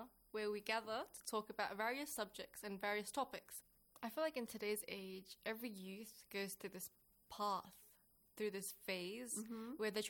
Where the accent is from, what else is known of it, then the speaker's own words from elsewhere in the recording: Australia; born there; I was born in Australia, I have a child